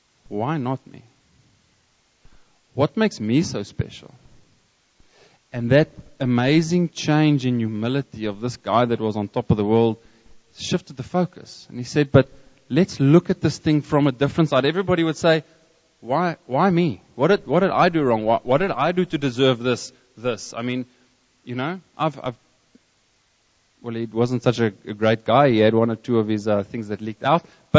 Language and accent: English; South Africa; again, being South African, I walk past all these DVDs